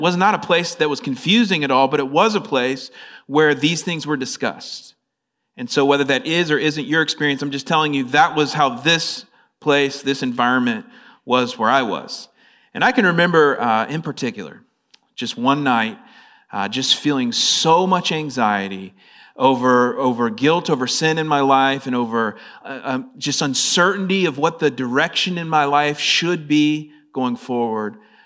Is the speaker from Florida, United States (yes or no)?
yes; Florida, United States; I'm from Florida, but I was living in North Carolina at that time.